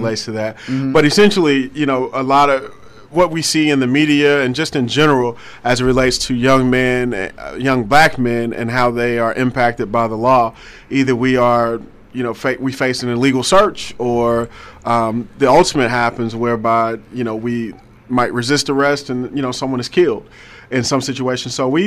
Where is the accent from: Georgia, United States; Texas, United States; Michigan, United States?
Georgia, United States; Decatur; I mean, being from Atlanta, growing up in Decatur, I went to Georgia State for undergrad.